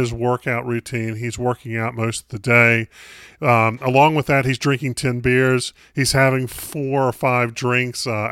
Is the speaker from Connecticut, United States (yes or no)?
no; North Carolina, United States; Well, I grew up in North Carolina, and wrestling and NASCAR are two of the big sports there.